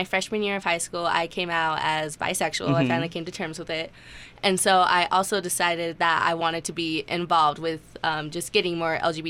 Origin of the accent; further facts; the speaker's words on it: Idaho, United States; And so growing up in Idaho, it's just day by day, it didn't really seem like that was going to become true.